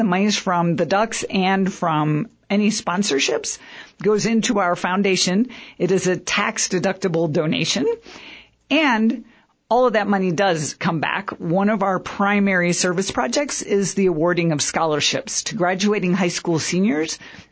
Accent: Chicago, Illinois, United States; early 1900s in Chicago, of all places, okay. Which is originally my hometown.

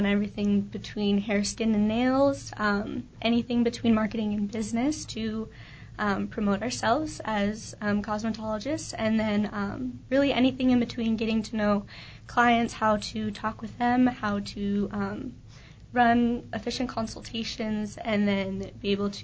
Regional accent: Prescott, Arizona, United States; I was born and raised in Prescott.

